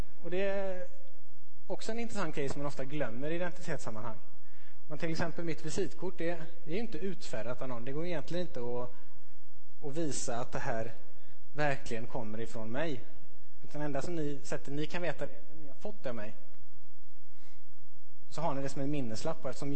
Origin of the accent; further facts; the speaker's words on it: Sweden; Och tittar ni på det där så kommer ni kunna säga att här står det att jag är svensk.